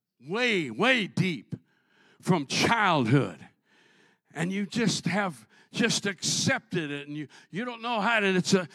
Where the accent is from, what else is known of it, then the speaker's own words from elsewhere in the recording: Minnesota, United States; born there; No, I wasn't born here. I was born in Minnesota. And I spent years in the United States Navy.